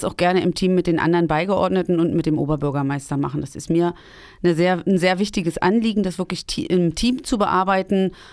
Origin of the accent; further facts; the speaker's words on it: Brandenburg, Germany; now in Erfurt, Germany; Ich komme aus Brandenburg.